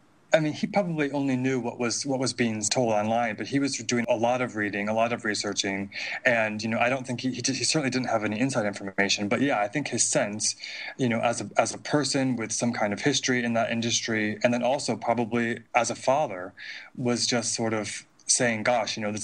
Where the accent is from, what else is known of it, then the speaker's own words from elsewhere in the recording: New York, United States; born there; moved away as an adult; also born or lived in Plattsburgh, United States / Japan; I was born in New York, and I went to school in Plattsburgh, New York, and studied literature. And then I moved to Japan